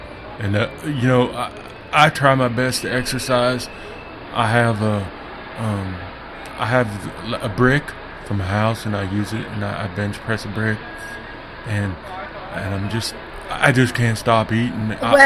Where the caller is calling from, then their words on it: Mississippi, United States; I'm down here in Mississippi, the South.